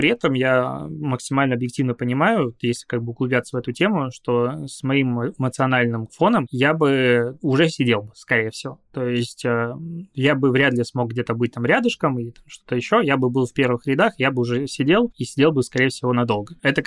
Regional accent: Belarus; moved away; also born or lived in Crimea; Не могу даже сказать, что я Беларусь, честно говоря, считаю своей родиной, потому что... Я вообще родился в Крыму и тут просто вырос.

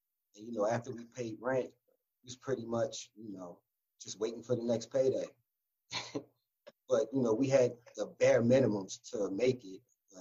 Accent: Baltimore, Maryland, United States; Well, I grew up in Baltimore, Maryland, in a tight-knit community called Turner Station.

